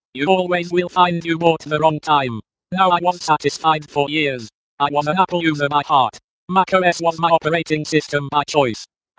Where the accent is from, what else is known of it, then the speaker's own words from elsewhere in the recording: eastern Germany, Germany; English is a second language; my voice with its heavy German accent. 2. Early times. I was born and raised up in Eastern Germany.